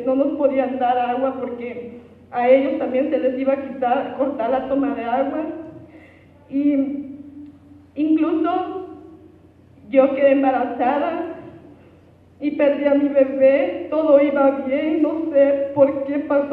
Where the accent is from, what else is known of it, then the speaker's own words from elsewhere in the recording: Bellavista del Norte, Mexico; soy originaria de Bellavista del Norte y estoy aquí para contarles un poquito de lo que hemos vivido.